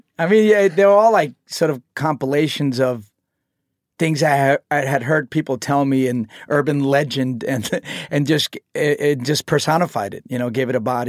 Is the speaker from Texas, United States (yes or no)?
no; New York City, New York, United States; just growing up in New York City and just how aggressive, you know, my situation was at home and outside